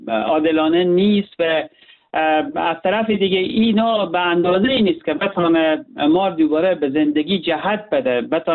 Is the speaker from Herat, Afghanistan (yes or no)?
yes; Herat, Afghanistan; من به عنوان یک هراتی